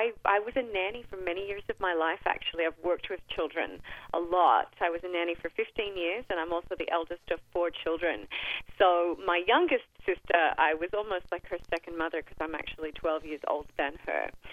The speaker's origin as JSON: {"language": "English", "country": "Australia", "lives_now": "Canada", "said": "I'm originally from Australia, but I married a Canadian."}